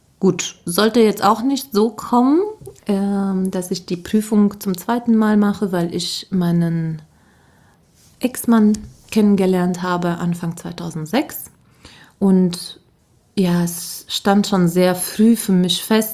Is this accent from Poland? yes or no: no; Romania; born or raised there